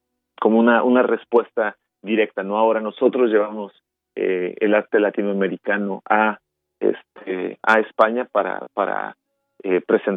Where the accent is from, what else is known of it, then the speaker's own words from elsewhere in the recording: Puebla, Mexico; fuimos a Puebla, que es el lugar de donde yo soy, donde crecí, el lugar donde yo tenía conexiones